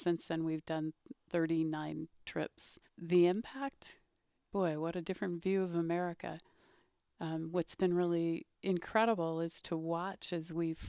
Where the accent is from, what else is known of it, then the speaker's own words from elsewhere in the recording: Berkeley, California, United States; Growing up in Berkeley during the Cultural Revolution, when the Vietnam War had turned ugly, according to our press, and impressed that upon people, I grew up surrounded by that, burning the flag.